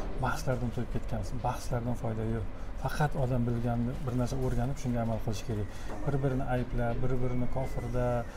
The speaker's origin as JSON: {"language": "Uzbek", "region": "Tashkent", "country": "Uzbekistan", "tie": "born there", "said": "O'zim ham Toshkentda tug'ilganman."}